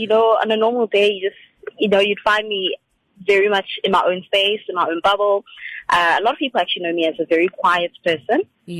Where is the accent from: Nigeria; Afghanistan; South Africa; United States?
South Africa; Pinetown, KwaZulu-Natal; I come from Pinetown. So I'm no stranger to the streets of Durban. I was born and bred this side.